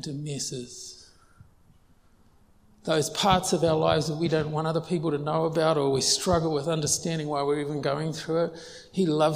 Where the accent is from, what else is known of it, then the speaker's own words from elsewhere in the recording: New Zealand; I grew up in New Zealand.